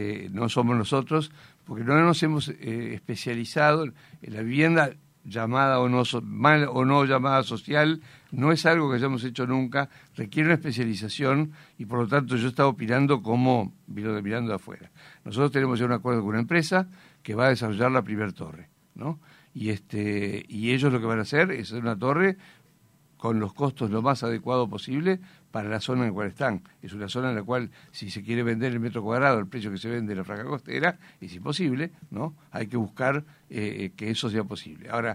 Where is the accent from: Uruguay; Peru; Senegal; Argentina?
Uruguay; no significa que no pueda conversar como ciudadano uruguayo